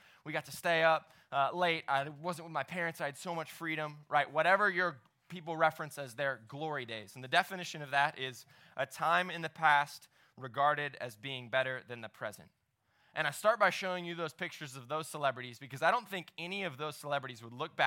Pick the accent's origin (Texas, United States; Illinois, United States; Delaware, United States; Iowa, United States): Texas, United States; Dallas; I grew up in Dallas. I went to Dallas Baptist University.